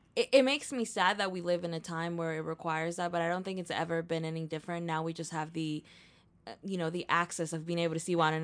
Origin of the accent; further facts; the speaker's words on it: Texas, United States; like I grew up in Texas, but I'm an immigrant. I came to this country at 10. I was undocumented for most part of my life.